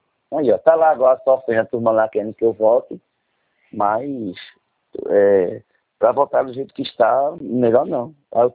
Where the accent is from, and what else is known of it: Recife, Pernambuco, Brazil